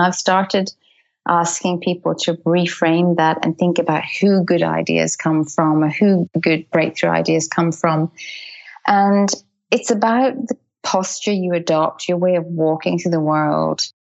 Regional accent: Dublin, Leinster, Ireland; also born or lived in United Kingdom; now in Australia; I grew up in Dublin and we lived in the UK for a lot of years

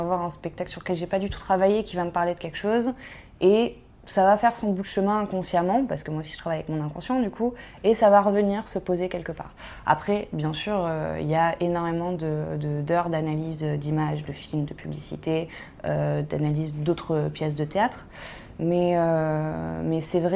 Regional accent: Nice, Provence-Alpes-Côte d'Azur, France; parce que moi, j'habite pas ici, j'ai déménagé pour lui, je viens de Nice.

